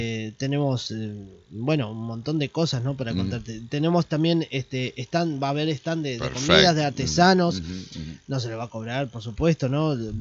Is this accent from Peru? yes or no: no; Buenos Aires, Argentina; now in Charrúas, Argentina; yo soy oriundo de Buenos Aires. Me casé con una chica de Charrúas y me fui a vivir allá hace un par de años.